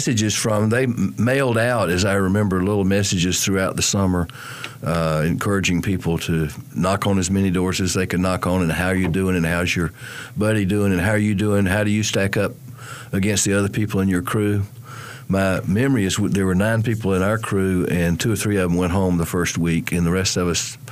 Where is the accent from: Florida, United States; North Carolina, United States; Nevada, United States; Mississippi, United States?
North Carolina, United States; High Point; But I grew up in High Point at a time where on a Saturday night date, we might be at the A&W root beer place on North Main Street